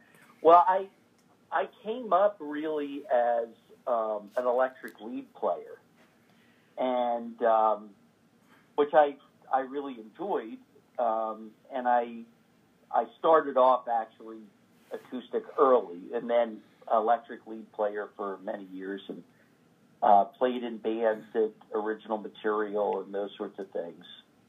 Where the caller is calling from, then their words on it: Kennett Square, Pennsylvania, United States; From Kennett Square, Pennsylvania, which is it's about like maybe 45 minutes out of Philadelphia.